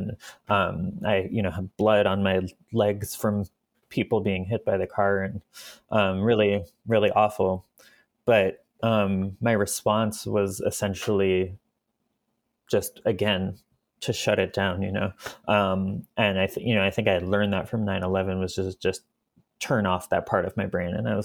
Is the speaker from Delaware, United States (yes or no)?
no; New York City, New York, United States; when I was 13, I was in middle school, two blocks away from the Twin Tow